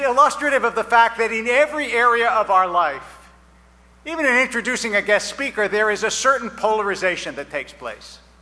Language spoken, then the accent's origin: English; England, United Kingdom; I say this, of course, as an English person.